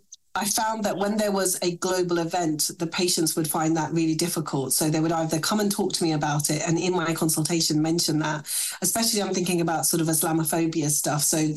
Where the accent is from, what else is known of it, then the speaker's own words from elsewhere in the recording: South East England, United Kingdom; accent: Buckinghamshire; English is a second language; moved away; The fact that I speak the way I do, I'm a Buckinghamshire person. When I came to the UK, I spoke no English. I learned English. And this is the accent, unfortunately, that I inherited. From Buckinghamshire.